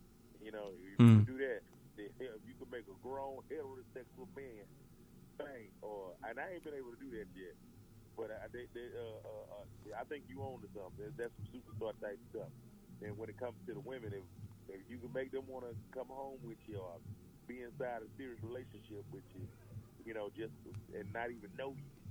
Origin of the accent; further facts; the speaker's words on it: Atlanta, Georgia, United States; I grew up watching him around Atlanta and whatnot, and performed at a lot of his comedy spots and stuff.